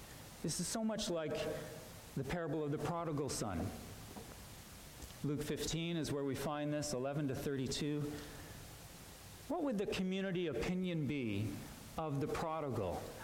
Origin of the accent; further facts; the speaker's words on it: Canada; We're certainly not like those Americans.